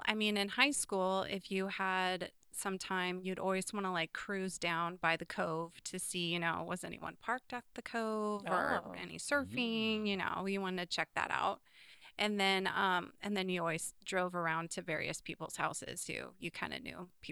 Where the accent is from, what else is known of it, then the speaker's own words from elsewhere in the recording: Gearhart, Oregon, United States; also born or lived in Astoria; Yeah, I grew up here in Clatsop County. I was born in Astoria and then raised in Gearhart Seaside area.